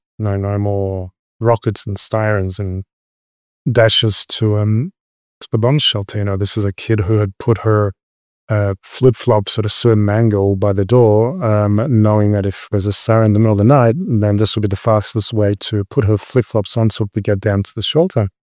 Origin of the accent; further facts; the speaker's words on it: Sydney, New South Wales, Australia; And we left or we fled in 87 to Australia. Actually, to Sydney, and to be more specific, I grew up in Bondi. So I grew up on this beach, so I know it very well.